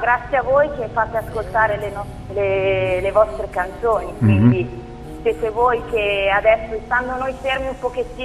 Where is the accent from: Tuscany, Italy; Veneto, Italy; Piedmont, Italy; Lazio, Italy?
Piedmont, Italy; Arona; come potete aver capito sono una cantante. Sono originaria di Arona, una cittadina sul Lago Maggiore, ma ormai da un bel po' di anni ho lasciato il mio lago e sono andata a vivere in provincia di Milano.